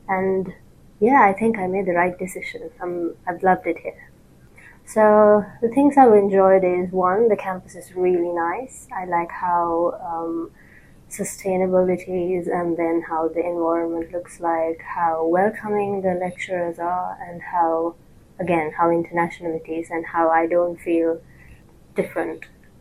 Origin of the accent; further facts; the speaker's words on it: Sri Lanka; English is a second language; moved away as an adult; also born or lived in Japan; now in United Kingdom; So I'm originally from Sri Lanka. So I came here last year to do my master's. And before that, I was in Japan doing my undergraduate degree.